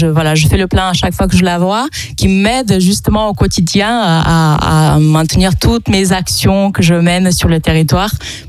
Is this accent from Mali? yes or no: no; Romania; French is a second language; now in Montpellier, France; Je viens de Roumanie.